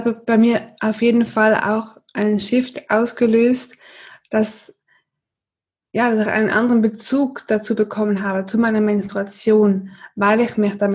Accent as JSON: {"language": "German", "country": "Switzerland", "said": "ich bin auch aus der Schweiz"}